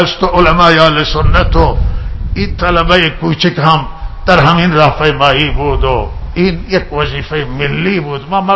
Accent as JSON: {"language": "Persian", "country": "Iran", "said": "ما ایرانی هستیم و به کشورمون افتخار داریم"}